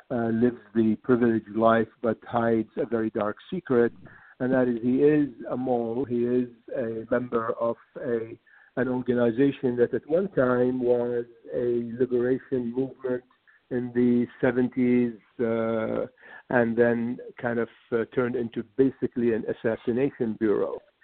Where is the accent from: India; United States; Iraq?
Iraq; where in the Middle East, and that's where I come from. I come from Iraq